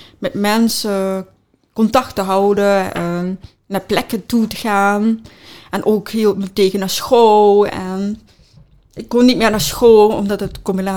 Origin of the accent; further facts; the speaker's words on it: Reuver, Limburg, Netherlands; Ik ben geboren in Nederland. Dus ik ben volgens mij geboren in Roermond. Ik woon al heel mijn leven in Reuver bij mijn ouders, ook in hetzelfde huis.